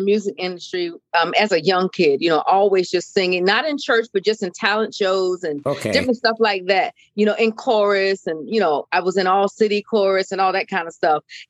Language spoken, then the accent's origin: English; Virginia, United States; I'm a Virginia girl. I'm from Virginia. I live in the Virginia Beach area because most people know where that is.